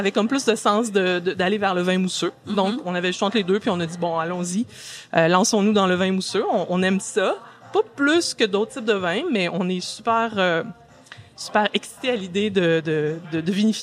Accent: Quebec, Canada; now in United Kingdom; on parlait tout à l'heure qu'on est des Québécois, mais je me décris vraiment plus comme une citoyenne du monde, parce que justement on a vécu un peu partout dans le monde.

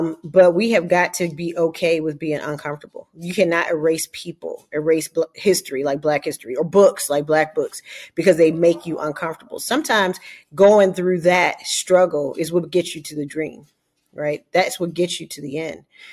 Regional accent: Georgia, United States; in my home state of Georgia, where I currently live

